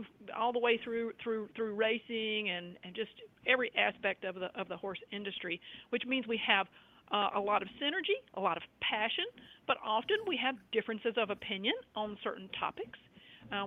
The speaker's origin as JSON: {"language": "English", "region": "North Carolina", "country": "United States", "tie": "born or raised there", "accent": "Southern", "said": "you can tell from my accent I'm a native of North Carolina, so I'm a Southern Belle."}